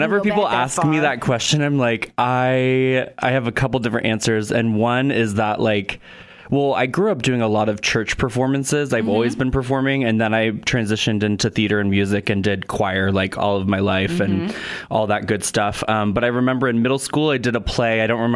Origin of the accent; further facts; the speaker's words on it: Portland, Oregon, United States; also born or lived in Los Angeles / New York; Well, I am originally from Portland, Oregon. Then I went to college. I went to undergrad in Los Angeles. And then I spent most of my adult working life in New York.